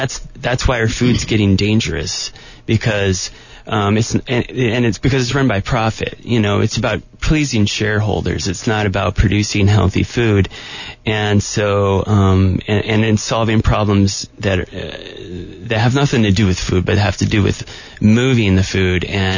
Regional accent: New York, United States; also born or lived in Oregon; Like, I'm from New York. Well, I grew up in New York and I was born in Oregon

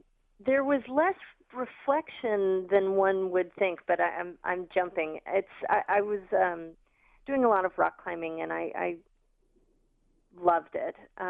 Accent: Washington, District of Columbia, United States; And I'm originally from Washington, D.C. That's where I grew up.

